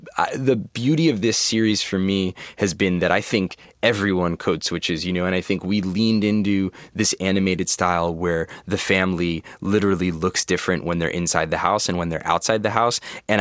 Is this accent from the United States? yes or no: yes; New Jersey, United States; I grew up in New Jersey and it was there was this like burgeoning emo rock scene.